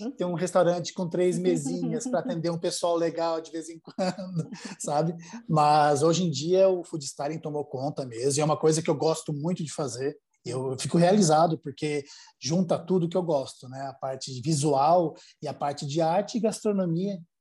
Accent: Santa Catarina, Brazil; É uma coisa que lá em Santa Catarina, que é de onde eu sou, né, tem uma presença forte

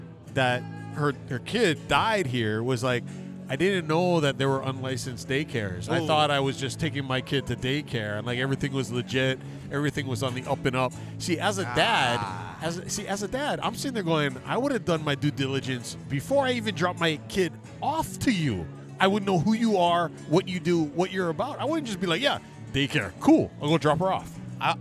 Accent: Kailua, Hawaii, United States; I'm a Kailua boy. I grew up in Kailua, and right next to Kailua is Aikahi.

